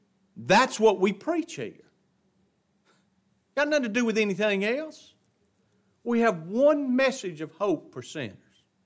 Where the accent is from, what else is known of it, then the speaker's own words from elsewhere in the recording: the South, United States; We're from the South. And from the South, it's like it was ingrained into us from our childhood.